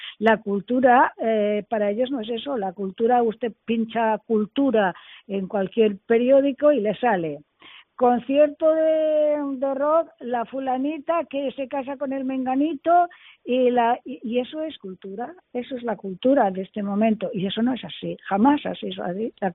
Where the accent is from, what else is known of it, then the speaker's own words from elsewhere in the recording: Spain; nuestros genes como españoles